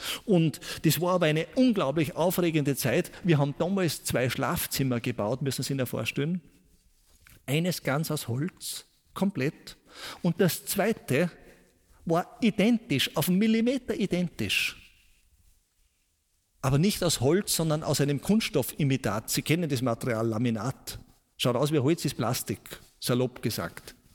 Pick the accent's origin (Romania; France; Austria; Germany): Austria; Salzburg; Ich bin in den Salzburger Alpen aufgewachsen, in einem kleinen Bergdorf.